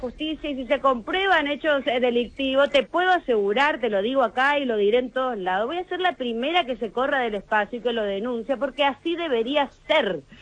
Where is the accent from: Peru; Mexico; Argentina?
Argentina; tenemos que, o sea, como argentino, porque si no vamos a justificar todo